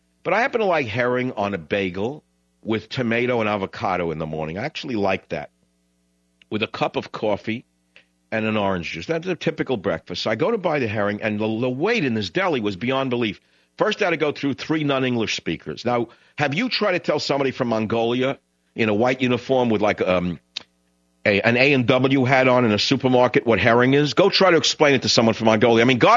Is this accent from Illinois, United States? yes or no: no; New York, United States; born or raised there